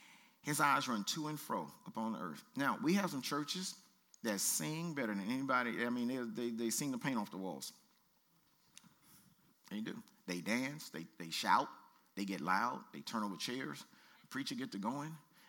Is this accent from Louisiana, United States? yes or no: yes; Louisiana, United States; I'm from Louisiana, okay? And I get up and I start clapping.